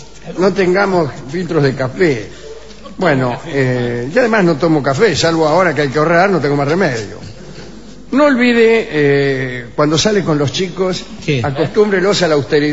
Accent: Moscow, Russia; Yo me baño con agua fría directamente, incluso en mi infancia, que fue en Moscú.

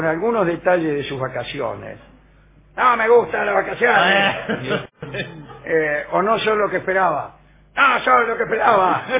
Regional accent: Panama City, Panama; Panamá City.

